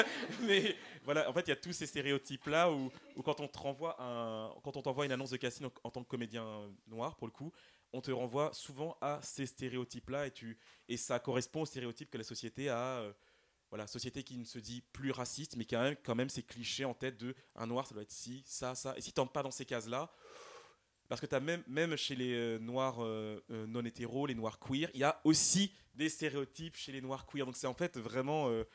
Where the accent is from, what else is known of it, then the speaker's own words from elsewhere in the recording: Île-de-France, France; j'ai grandi en Île-de-France, mais mais voilà, j'ai grandi avec un entourage majoritairement blanc.